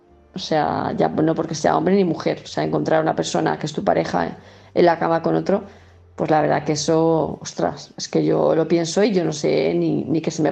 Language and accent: Spanish; Palma de Mallorca, Balearic Islands, Spain; de Palma de Mallorca